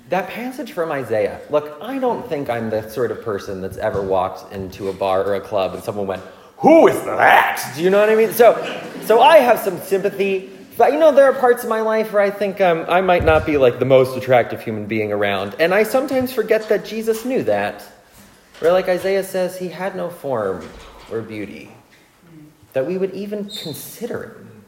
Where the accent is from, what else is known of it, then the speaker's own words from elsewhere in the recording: Charlottesville, Virginia, United States; also born or lived in New Jersey; I'm a pastor's kid and I was raised mostly in Charlottesville and I was medevaced out of New Jersey at birth, basically. And so I grew up mostly in Virginia.